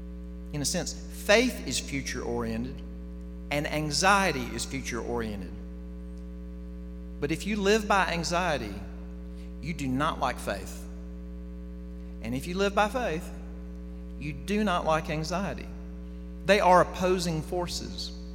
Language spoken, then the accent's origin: English; Jackson, Mississippi, United States; It's been so surreal to see my hometown in the news. I don't say that flippantly. I say it with a real heart for my hometown. What will become of Jackson?